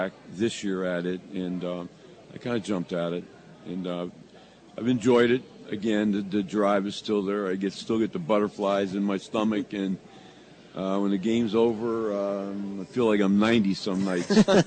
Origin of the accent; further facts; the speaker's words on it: Farrell, Pennsylvania, United States; I've growing up in Farrell, learned at a very young age that there's something special about being an athlete